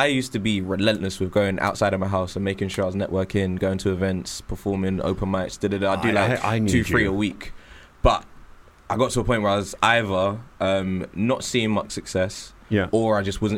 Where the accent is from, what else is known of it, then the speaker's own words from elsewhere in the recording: Nigeria; I'm Nigerian originally, yeah.